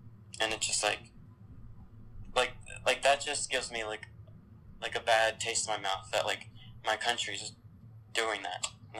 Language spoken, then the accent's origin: English; United States; I mean, I'm an American and that's my country.